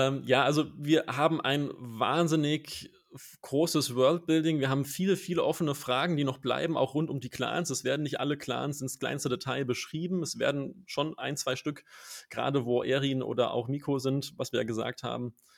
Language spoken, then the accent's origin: German; Darmstadt, Hesse, Germany; Aus Darmstadt.